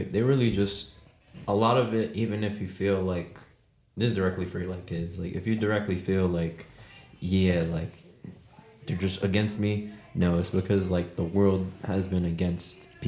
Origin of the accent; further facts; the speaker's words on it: Bronx, New York, United States; I'm a kid from Bronx.